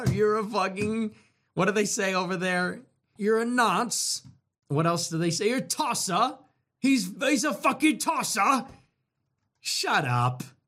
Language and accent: English; United States; I'm American, man. I'm American.